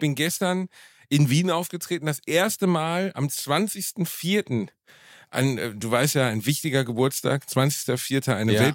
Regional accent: Germany; Aber zu Hause nehme ich eine Tüte. Ich bin ein Deutscher, ich möchte eine Tüte haben.

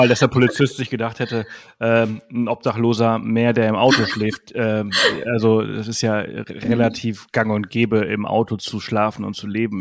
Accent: Balearic Islands, Spain; also born or lived in Salzburg; Also ich komme ja aus Mallorca

